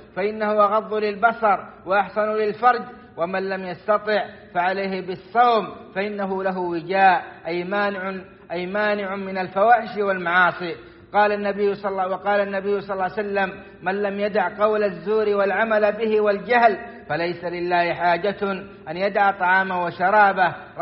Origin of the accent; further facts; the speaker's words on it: Saudi Arabia; وأدم على بلادنا السعودية أمنها وإيمانها وقيادتها والخيرات في أرجائها